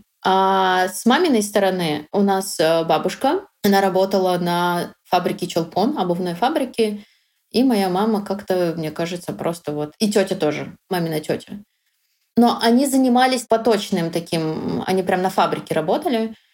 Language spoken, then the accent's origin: Russian; Kyrgyzstan; now in Moscow, Russia; Мои родители и я, мы родились в Кыргызстане, в Советской Киргизии, и выросли там. И в 2013 году мы переехали в Москву вместе с моими родителями.